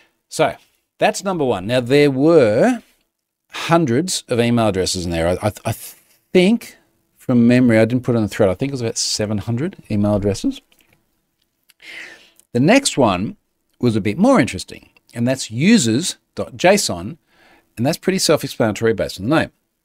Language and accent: English; Australia; as an Australian, but I think as pretty much anyone not in North America